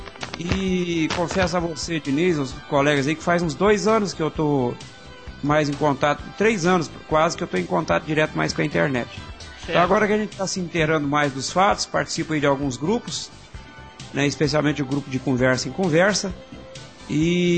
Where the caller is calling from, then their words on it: Ituiutaba, Minas Gerais, Brazil; eu sou aqui de Minas Gerais, eu moro em Ituiutaba